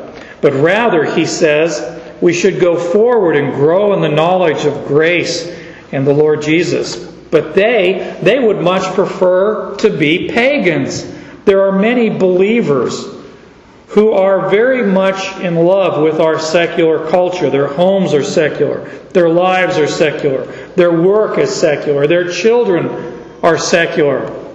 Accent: Phoenix, Arizona, United States; You know, I'm from Phoenix.

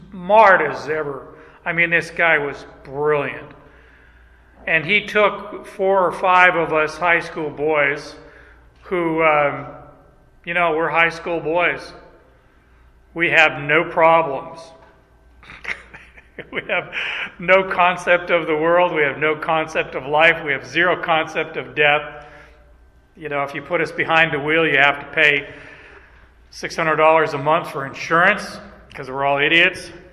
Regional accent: Arizona, United States; I was born and raised in Arizona. I was the first one in our whole family of any of … to be born in the United States.

